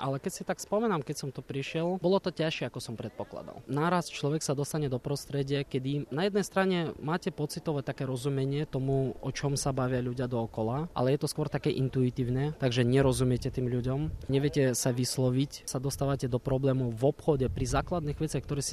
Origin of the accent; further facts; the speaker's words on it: Kyiv, Ukraine; moved away as an adult; now in Slovakia; Ja priamo som sa narodil v Kyjeve a v podstate 18 rokov som prežil v Kyjeve, celé detstvo, štúdium. A ako 18 ročný som odišiel vlastne na Slovensko